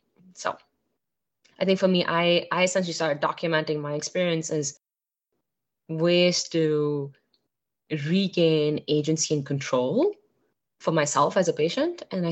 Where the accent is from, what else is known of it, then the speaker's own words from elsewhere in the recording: India; moved away as an adult; now in United States; I grew up in India, came to the U.S. for undergraduate education